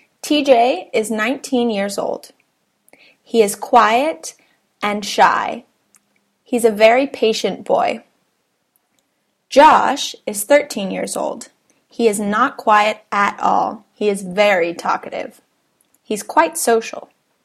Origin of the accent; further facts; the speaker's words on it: California, United States; I am an American. I come from California.